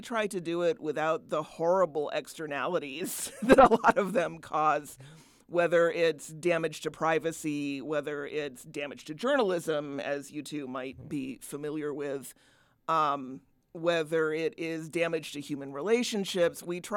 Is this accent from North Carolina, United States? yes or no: yes; Raleigh, North Carolina, United States; also born or lived in Madison, Wisconsin; I was actually born in Madison. My father got his PhD here in anthropology. If you go down to the basement of Memorial, you can actually find his dissertation. I have done this. I grew up in Raleigh, North Carolina, went to undergrad in Indiana, and actually came back